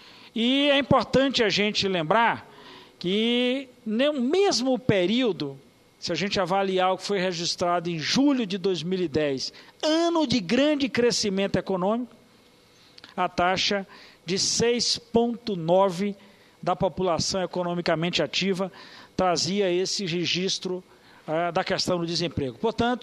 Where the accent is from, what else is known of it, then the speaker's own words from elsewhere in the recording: São Borja, Rio Grande do Sul, Brazil; tratando desse meu São Borja, ou seja, da minha terra, dos locais onde eu também milito